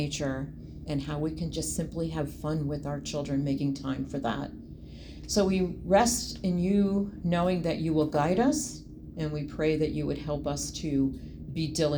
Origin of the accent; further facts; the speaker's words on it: Virginia, United States; We're from Virginia. You know, Virginia is for lovers.